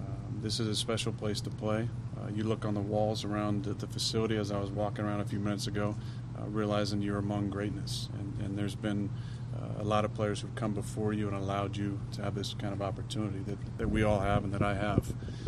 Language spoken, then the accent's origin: English; West Coast, United States; now in Green Bay, United States; I'm obviously from the West Coast and have spent 8 great years here